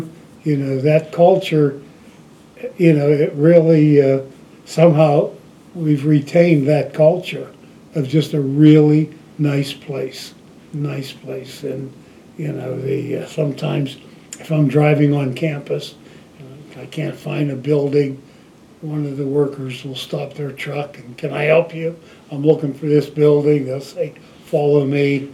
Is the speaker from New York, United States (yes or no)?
no; Ellwood City, Pennsylvania, United States; I'm originally from Elwood City. I was born in Elwood City, and I was born in 1941